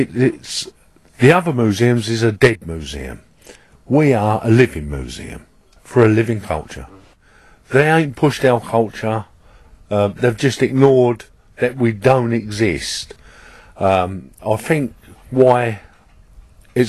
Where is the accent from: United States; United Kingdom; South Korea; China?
United Kingdom; Marden, South East England; I'm a gypsy from Marden in Kent.